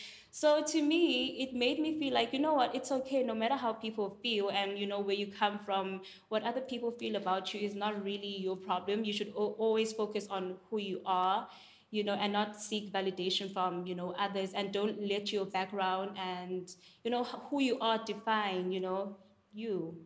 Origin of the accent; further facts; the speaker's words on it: South Africa; I am a South African YouTuber, a content creator, and a model.